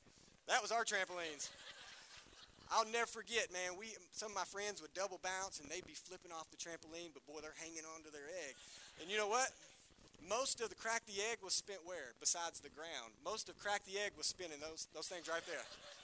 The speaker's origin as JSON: {"language": "English", "town": "Lone Oak", "country": "United States", "tie": "born or raised there", "said": "But these were very popular where I grew up in Lone Oak, and this was a constant game with me and my friends."}